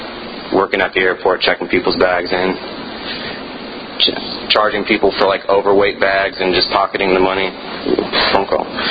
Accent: Lynchburg, Tennessee, United States; I'm originally from Tennessee. I was actually live in Lynchburg, Tennessee, real close to Lindsay in Tullahoma. And my dad worked for Jack Daniels

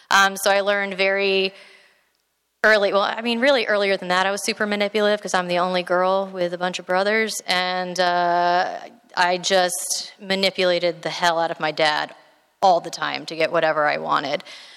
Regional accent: Tampa, Florida, United States; I grew up here in Tampa.

